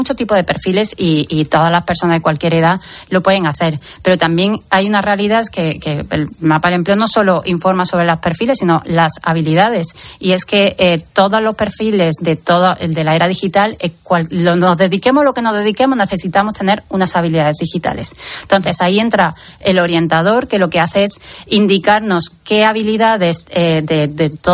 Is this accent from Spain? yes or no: yes; Andalusia, Spain; está ganando campo, mi tierra Andalucía